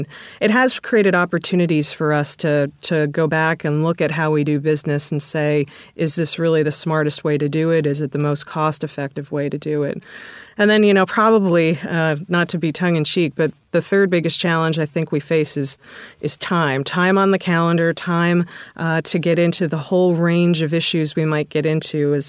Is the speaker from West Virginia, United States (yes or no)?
no; New Jersey, United States; about 2 times the size of my home state of New Jersey.